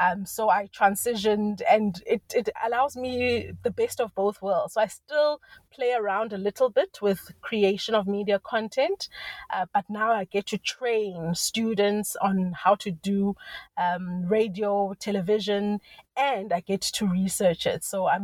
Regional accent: South Africa; I am a South African media academic.

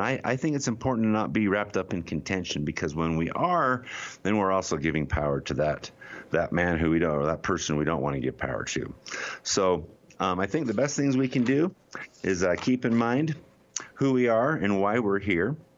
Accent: Utah, United States; I've talked in weeks past about what I like to call the in my hometown, I call them the Utah Sanhedrin there on the hill, the Sadducees and Pharisees that we have in my hometown.

